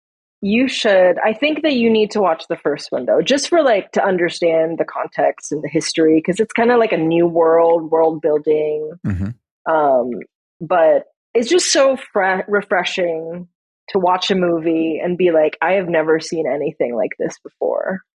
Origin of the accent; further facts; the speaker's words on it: Philippines; Yes, I am Filipina. Okay. Proud Filipina.